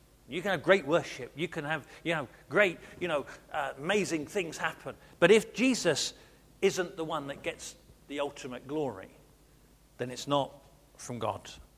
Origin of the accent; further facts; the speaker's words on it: East of England, United Kingdom; we're also, most many of us, born and bred in Suffolk, aren't we?